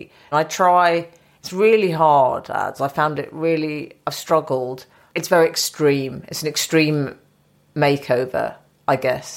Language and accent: English; London, United Kingdom; Well, I grew up in North London